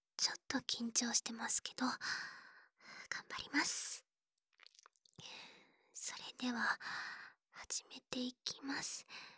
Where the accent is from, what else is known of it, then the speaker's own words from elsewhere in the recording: Fukuoka, Japan; はい、お察しの通り、福岡出身です。方言って、なかなか抜けないんですよね。